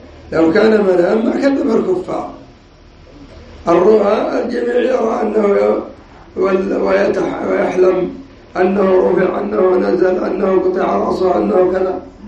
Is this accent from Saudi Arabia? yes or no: no; Yemen; كالرافضة الحوثية عندنا في اليمن، ينكرون المعراج ويثبتون الإسراء